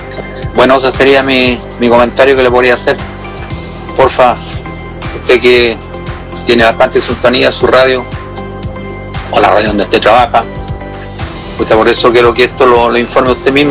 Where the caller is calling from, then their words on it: Angol, Araucanía, Chile; soy de Angol … siempre escucho el programa de Biobío